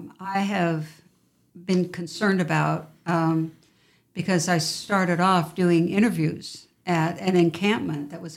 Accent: Tacoma, Washington, United States; I grew up in Tacoma. And, you know, it used to be the armpit of the state.

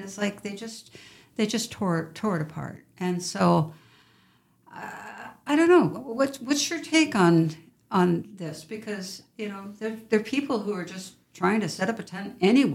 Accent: Tacoma, Washington, United States; I grew up in Tacoma. And, you know, it used to be the armpit of the state.

